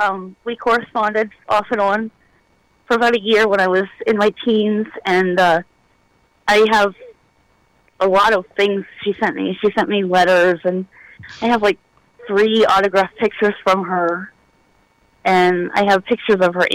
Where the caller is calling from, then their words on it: Lock Haven, Pennsylvania, United States; I'm out of a place called Lock Haven, Pennsylvania. It's a very small town.